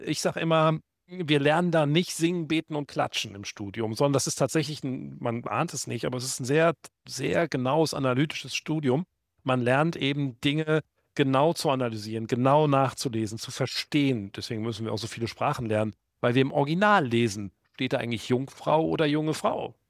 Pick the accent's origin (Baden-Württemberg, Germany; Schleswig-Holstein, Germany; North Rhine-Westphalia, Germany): North Rhine-Westphalia, Germany; ich bin 53 Jahre alt, bin Westfale